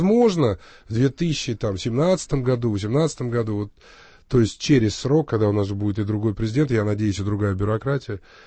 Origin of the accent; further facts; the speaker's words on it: Sochi, Krasnodar Krai, Russia; born there; но как уроженец города Сочи, и как человек, не понаслышке знающий, что происходит в Красной Поляне